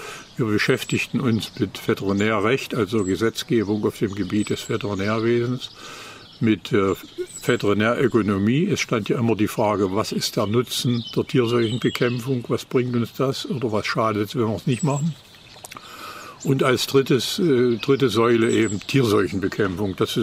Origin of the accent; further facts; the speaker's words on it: Ronneburg, Thuringia, Germany; Meine Wurzeln, ich bin Thüringer, Ostthüringer, also aus der Gera-Ecke stamme ich her, konkret aus Ronneburg, das ist eine Kleinstadt, direkt an der Autobahn gelegen.